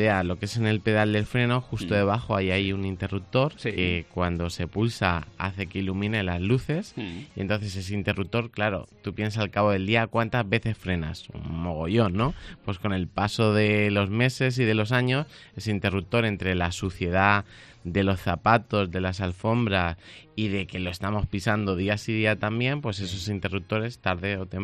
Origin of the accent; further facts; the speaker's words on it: Alicante, Valencian Community, Spain; Como buen alicantino, comienzan las hogueras.